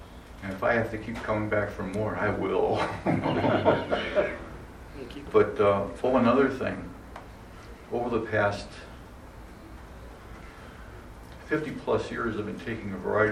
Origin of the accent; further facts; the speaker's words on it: Milwaukee, Wisconsin, United States; from Milwaukee.